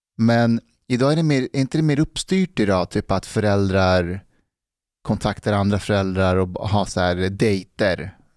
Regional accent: Älta, Stockholm County, Sweden; när jag växte upp i Älta.

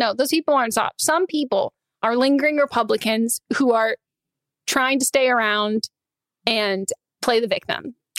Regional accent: Arkansas, United States; I am a college graduate. I am smart. I know about taxes. I'm from Arkansas.

